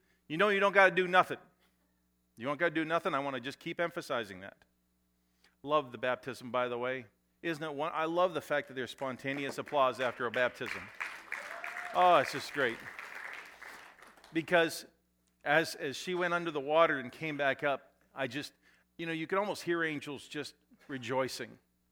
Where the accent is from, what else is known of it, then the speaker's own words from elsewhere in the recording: Canada; now in United States; I grew up in Canada where the military was not really something that was deeply respected or talked about. Yet when I came to this country